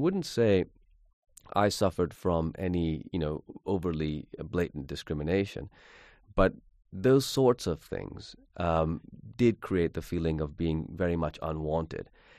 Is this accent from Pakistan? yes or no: yes; Pakistan; The starting point for me in writing a novel is I grew up in Pakistan, and almost nobody I knew read literary fiction